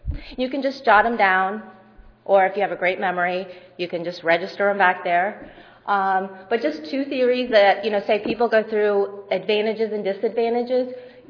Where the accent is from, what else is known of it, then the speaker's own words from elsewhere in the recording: Ohio, United States; My husband came with me for the first part of the trip, and he had an early morning flight, and we're from Ohio